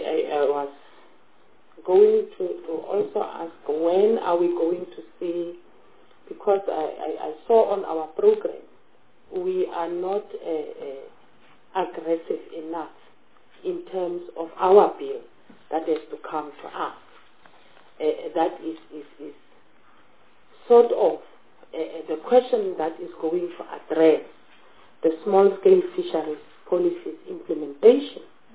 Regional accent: Northern Cape, South Africa; Yes, Chairperson, that's where I come from. I'm from Namakwaland.

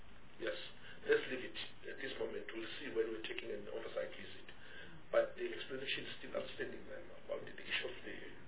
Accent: Mpumalanga, South Africa; Because I'm from Mpumalanga, my colleagues is not aware that I'm from close to Kruger National Park

